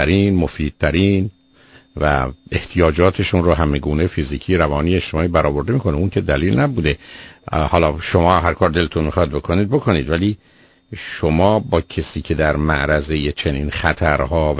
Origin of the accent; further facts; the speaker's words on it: Iran; من ایرانی هستم